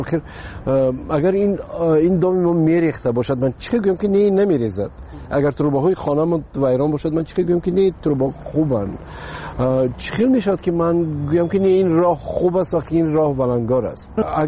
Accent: Tajikistan; اما آمدن ما وطنم خب پیش از همه تاجیکستان وطن است. بله، این خانه من است و مادرم اینجاست

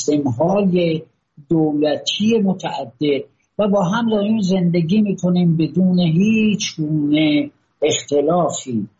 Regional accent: Iran; بنده به عنوان یه ایرانی خیلی میل دارم که این مسائل با دیپلماسی حل و فصل بشه

